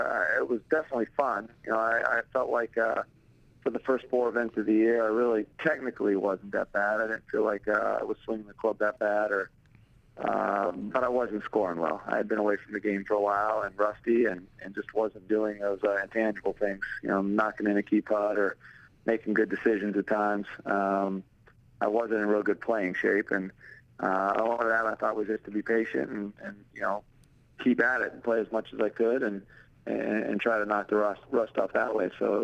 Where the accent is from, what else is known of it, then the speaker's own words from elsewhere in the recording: Pennsylvania, United States; my parents grew up in the Pittsburgh area, I'm from Pennsylvania, so to do it there kind of in front of a home crowd was a lot of fun.